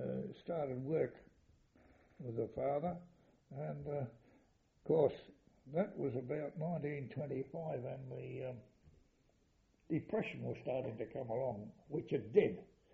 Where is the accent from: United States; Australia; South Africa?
Australia; Perth, Western Australia; 179 Carr Street, Leaderville. We got a house there, and we had about a third of an acre of land at the back